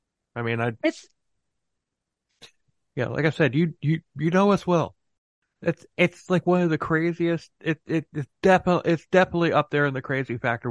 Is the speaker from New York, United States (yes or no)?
no; Florida, United States; obviously we're from Florida and everything